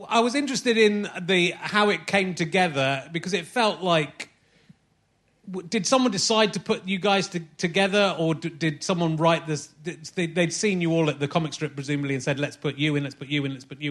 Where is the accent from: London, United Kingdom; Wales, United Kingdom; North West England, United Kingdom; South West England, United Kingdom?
South West England, United Kingdom; I was growing up in Somerset, I'd said I want to be an actor or a writer to my careers advisor